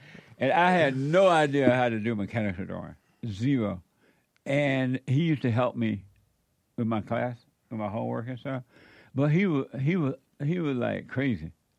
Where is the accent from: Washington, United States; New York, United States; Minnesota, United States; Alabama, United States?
Alabama, United States; also born or lived in Indiana; When I was growing up in Alabama, I didn't know you couldn't play with white people. So when I went to Indiana, my best friend was white.